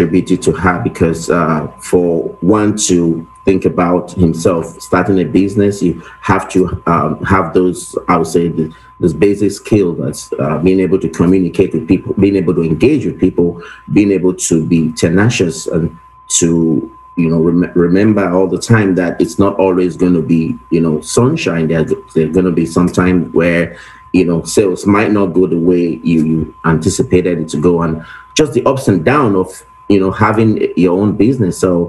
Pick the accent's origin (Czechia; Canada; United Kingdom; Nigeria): Nigeria; now in United States; I grew up in a home of a lot of kids. So I can already give myself away by my accent, knowing that I'm originally from outside the U.S., Nigeria.